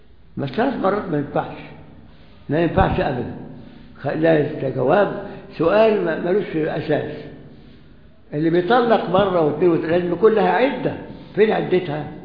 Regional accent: Egypt; عندنا في مصر ناس بيضربوا الطوب بعضهم بعض

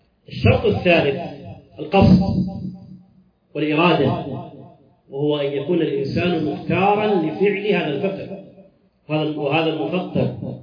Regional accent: Saudi Arabia; عندنا في السعودية

